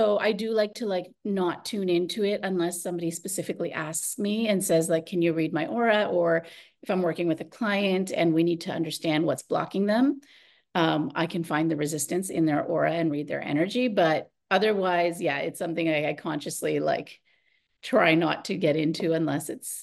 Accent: Canada; I was living in India. I was living with my grandmother at the time. I'm from Canada, but I had gone back there to visit.

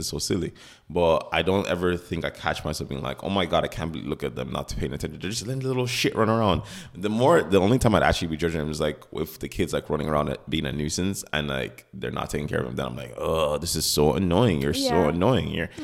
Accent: Nigeria; Guys, I am a Nigerian man. Omo Yorubani me. Omo Nigerian me. Listen here, buddies. I'm a Nigerian man.

